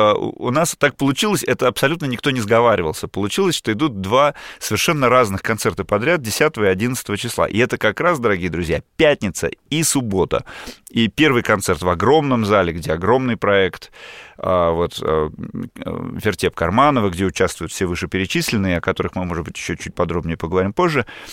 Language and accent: Russian; Saint Petersburg, Russia; В Питере, я же из Питера. Я же происхожу из другого города